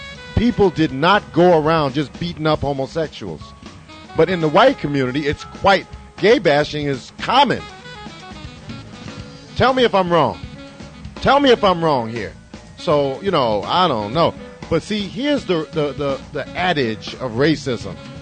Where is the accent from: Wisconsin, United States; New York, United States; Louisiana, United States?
New York, United States; New York City; Now, I grew up in New York City, hardcore. And yeah, in the ghetto, you always had that little manhood thing